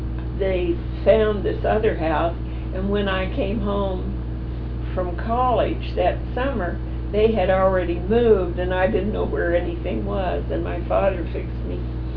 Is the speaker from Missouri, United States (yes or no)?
no; Pittsburgh, Pennsylvania, United States; I remember when I was about 8 from Pittsburgh, we walked through the cemetery in Edinburgh, which is near Lake Erie.